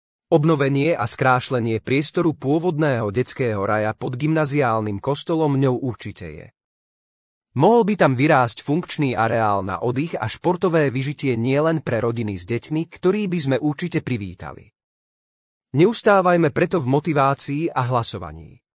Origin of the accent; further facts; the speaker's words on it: Levoča, Prešov Region, Slovakia; Zbožňujem celú Levoču, tu som sa narodila a nedám na ňu dopustiť, ale prekrásne detstvo som prežila na Výsranke, mieste, kde Levočania vystierali plátno, polievali ho vodou z potoka a bielili.